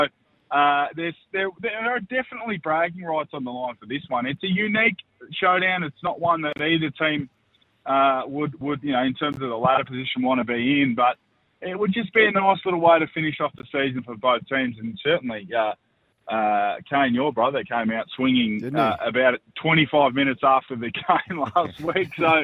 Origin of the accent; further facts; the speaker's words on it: Victoria, Australia; I'm from Victoria